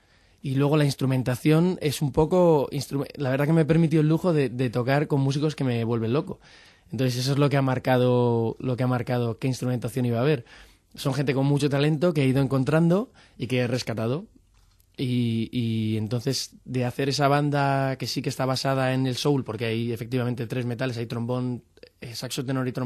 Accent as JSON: {"language": "Spanish", "town": "Madrid", "region": "Community of Madrid", "country": "Spain", "tie": "born or raised there", "also_born_or_lived": "Pamplona", "moved": "as an adult", "said": "Yo soy madrileño y hasta que no me fui a Pamplona hasta que no, pues con 21 años. Entonces he pasado la mayor parte de mi vida aquí"}